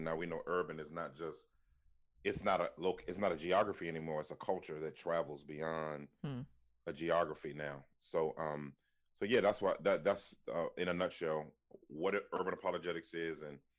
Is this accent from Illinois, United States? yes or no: no; Washington, District of Columbia, United States; now in Philadelphia, United States; Born and raised in Washington, D.C. During the crack era, the crack epidemic.